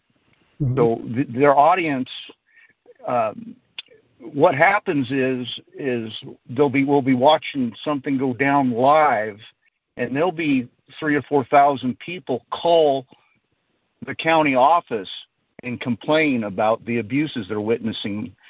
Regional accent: Oregon, United States; I'm from Oregon.

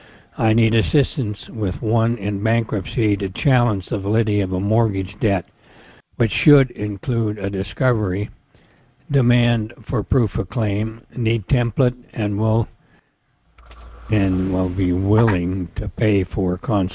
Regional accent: Canada; I wanted to know, A, if there are any books in relation to Canada, as I am a Canadian citizen

